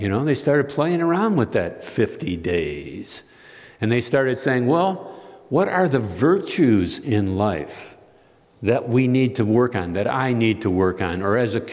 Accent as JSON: {"language": "English", "town": "Chicago", "region": "Illinois", "country": "United States", "tie": "born or raised there", "said": "when I was growing up in Chicago, in Roseland, my dad was a perennial elder"}